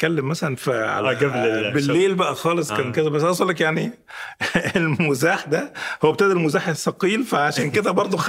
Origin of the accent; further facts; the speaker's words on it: Egypt; فحسيت انه عندنا في مصر مثل يقول دماغ بلا كيف تستاهل القطع بالسيف